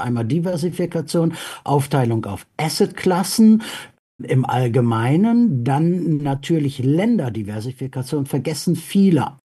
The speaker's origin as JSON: {"language": "German", "town": "Winterberg", "region": "North Rhine-Westphalia", "country": "Germany", "tie": "born or raised there", "said": "Ich bin ja im Sauerland, im Winterberg im Sauerland aufgewachsen."}